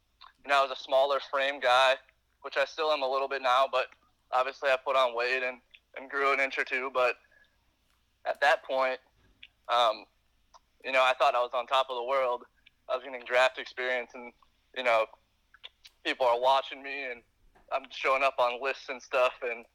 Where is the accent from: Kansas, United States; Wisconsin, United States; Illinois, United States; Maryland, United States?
Wisconsin, United States; I'm from Wisconsin. I kind of want to represent, you know, what Wisconsin baseball is all about.